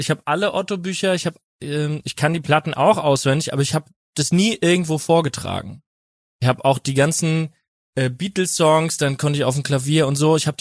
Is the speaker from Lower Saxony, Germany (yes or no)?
no; Winnweiler, Rhineland-Palatinate, Germany; aus Winnweiler aus der Pfalz